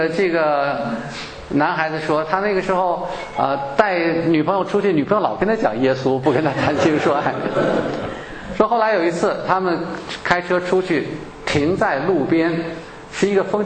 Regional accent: Beijing, China; 那个时候就像我是北京人啊，我们那个我小时候那个年代

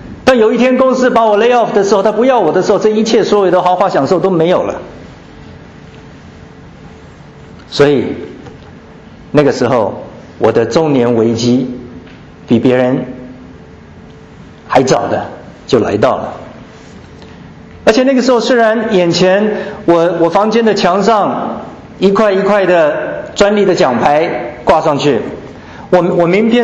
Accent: Tainan, Taiwan; now in United States; 我是来自台湾台南的一个很平凡的外省家庭，在那个年代，我们这样子一个外省家庭，不是地主，没有产业，没有祖产，父母带着很小的孩子49年到了台湾，

